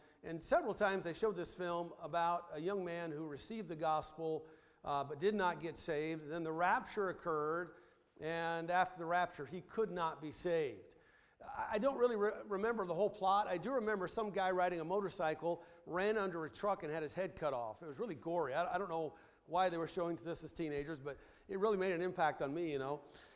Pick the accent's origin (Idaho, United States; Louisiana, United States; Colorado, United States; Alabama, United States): Idaho, United States; Twin Falls; I was raised in Twin Falls, Idaho. Anybody ever been to Twin Falls, Idaho?